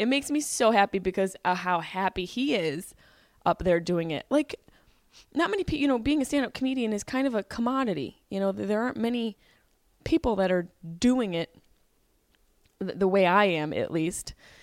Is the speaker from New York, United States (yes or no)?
yes; Syracuse, New York, United States; Then I went to Syracuse, New York and performed at the Funny Bone, my hometown, my home club.